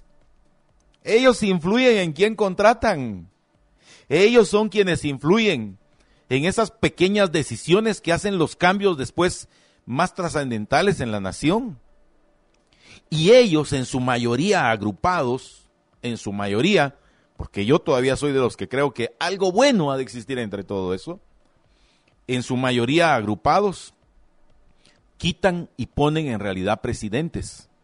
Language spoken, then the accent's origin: Spanish; Guatemala; porque así somos los chapines